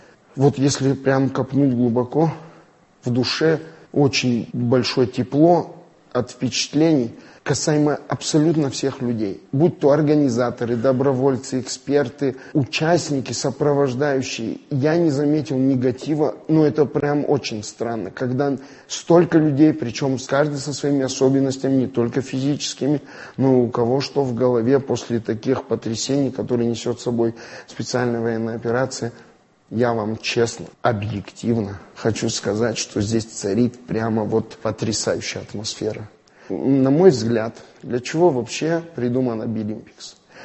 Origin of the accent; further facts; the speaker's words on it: Vladikavkaz, North Ossetia–Alania, Russia; Я представляю Северную Осетию, приехал из Владикавказа.